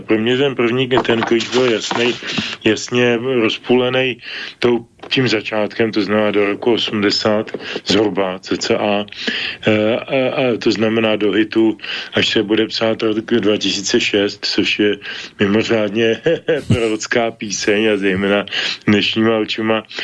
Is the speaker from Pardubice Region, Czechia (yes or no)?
yes; Pardubice, Pardubice Region, Czechia; ale já pocházím z Pardubic